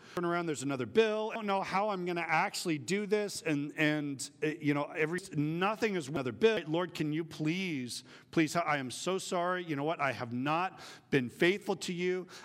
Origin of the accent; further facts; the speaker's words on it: Vacaville, California, United States; You who live in Vacaville, that's my hometown. Do you know what Vacaville means? Cowtown.